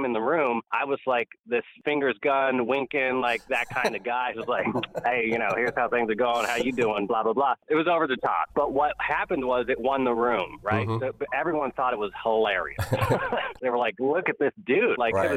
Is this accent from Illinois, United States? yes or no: no; Los Angeles, California, United States; Born and raised in Los Angeles. Shout out to the Glendale homies.